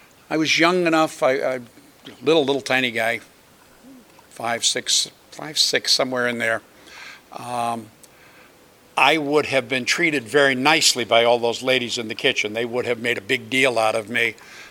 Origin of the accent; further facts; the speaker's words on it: Boston, Massachusetts, United States; I grew up on the East Coast. I grew up in the suburbs of Boston.